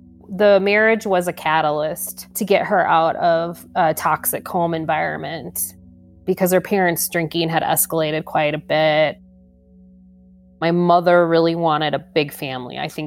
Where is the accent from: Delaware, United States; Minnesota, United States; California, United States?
Minnesota, United States; 30 minutes west of Minneapolis. I grew up in a town of about 5,000 people.